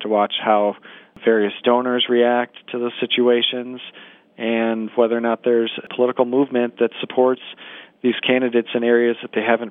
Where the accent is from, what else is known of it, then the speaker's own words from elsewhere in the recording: Harrisburg, Pennsylvania, United States; I'm absolutely running in Harrisburg, Pennsylvania, for example, right? That's my hometown.